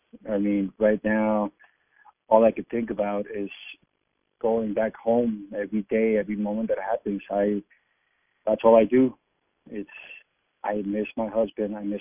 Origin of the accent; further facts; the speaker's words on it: California, United States; Both Israel and I grew up in California. Israel as a U.S. citizen, and I've had DACA since 2013.